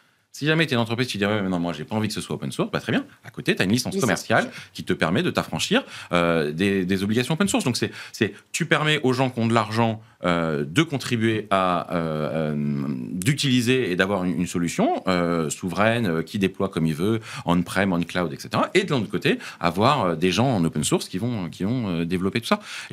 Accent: France; J'ai pas besoin d'aller dire que je suis français.

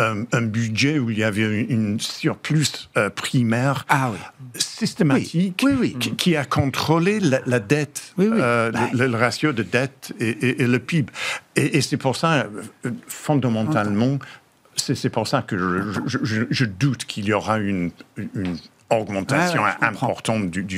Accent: United Kingdom; French is a second language; Et je dirais que chez nous, au Royaume-Uni, la comparaison n'est pas vraiment avec les marchés émergents

